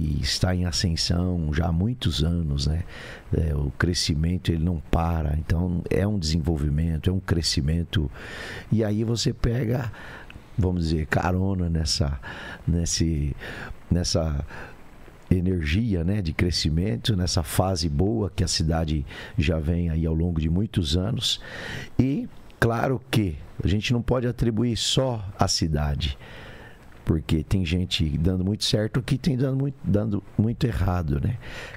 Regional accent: Cascavel, Paraná, Brazil; born there; Eu sou nascido aqui em Cascavel, né, no ano de 85, vou revelar minha idade aqui. E uma família extremamente pobre

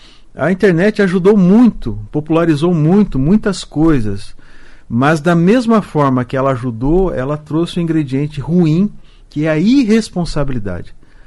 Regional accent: Cascavel, Paraná, Brazil; É, eu sou, como eu costumo dizer, eu sou cobra criada, né? Nasci em Cascavel.

